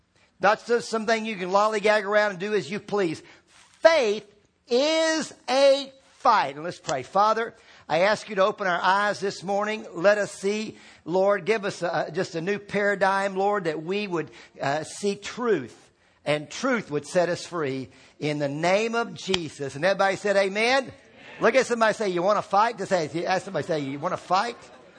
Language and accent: English; Virginia, United States; When I grew up in Virginia, that's one thing you did.